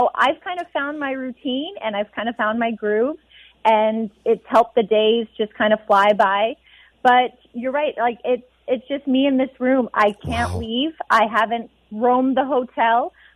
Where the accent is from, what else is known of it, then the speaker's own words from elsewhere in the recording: Alberta, Canada; like as a kid growing up in Alberta